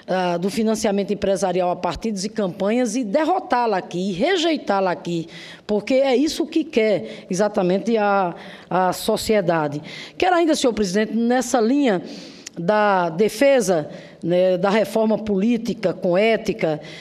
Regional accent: Rio Grande do Norte, Brazil; lá do meu estado, Rio Grande do Norte

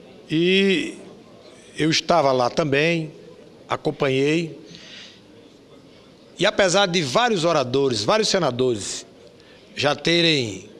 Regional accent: Rio Grande do Norte, Brazil; Todos sabem que eu sou do Nordeste, eu sou lá do Rio Grande do Norte. Moro em Natal, mas a minha história de vida passa pelo interior do estado.

